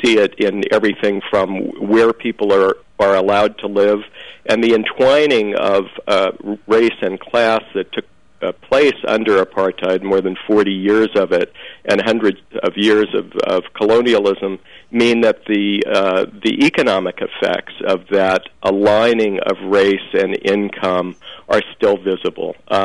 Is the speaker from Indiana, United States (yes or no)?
no; Oakland, California, United States; he showed up in my hometown of Oakland, California